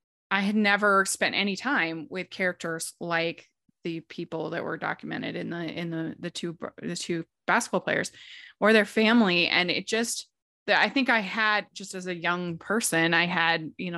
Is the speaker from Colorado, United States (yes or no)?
no; Maryland, United States; I grew up in Maryland, and my choir did a like competition or something like that in New York City.